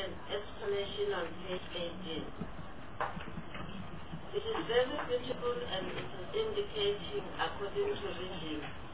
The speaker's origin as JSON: {"language": "English", "region": "Limpopo", "country": "South Africa", "said": "I am from Limpopo province"}